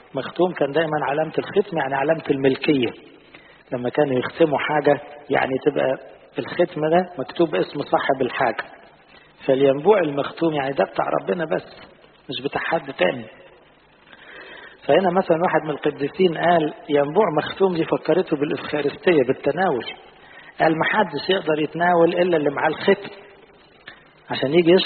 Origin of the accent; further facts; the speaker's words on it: Egypt; بلادنا مصر